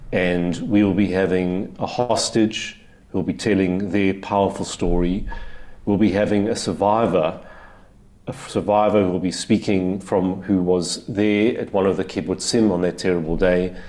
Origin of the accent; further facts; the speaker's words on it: South Africa; Plus the challenges we experience as a South African Jewish community, the fact that the South African government threw our community under a bus